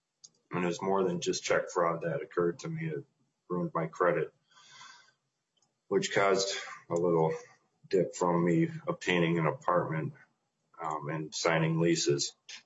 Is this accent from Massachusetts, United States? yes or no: no; East Bethel, Minnesota, United States; I'm from East Bethel, Minnesota.